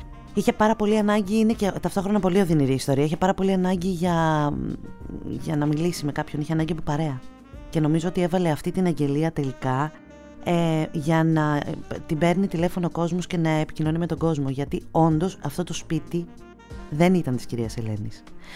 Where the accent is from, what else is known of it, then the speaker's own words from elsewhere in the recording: Thessaloniki, Central Macedonia, Greece; now in Athens, Greece; είμαι από τη Θεσσαλονίκη. Οπότε ζω στην Αθήνα τα τελευταία 4 χρόνια.